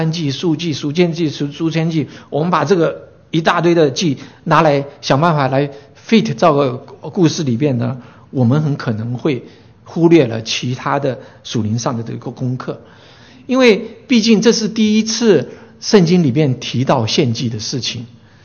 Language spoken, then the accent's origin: Chinese; Taiwan; 我们从小在台湾长大